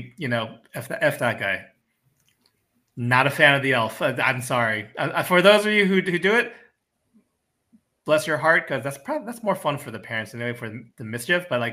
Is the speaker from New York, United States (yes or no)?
yes; New York, United States; I grew up with them in New York. Holidays and special occasions, we all see each other.